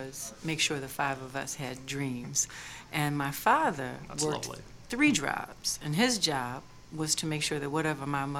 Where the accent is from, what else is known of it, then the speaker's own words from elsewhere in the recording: Lynchburg, Virginia, United States; So I'm from Lynchburg, Virginia. I am the oldest of five.